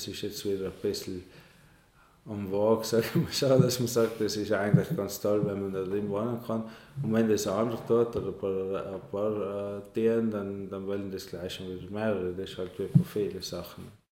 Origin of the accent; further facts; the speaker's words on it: Reschen, Trentino-Alto Adige, Italy; ich bin ja eigentlich in Reschen aufgewachsen. Und Reschen ist ja ein typisches Dorf nach der Seestauung, wo alles neu gebaut worden ist.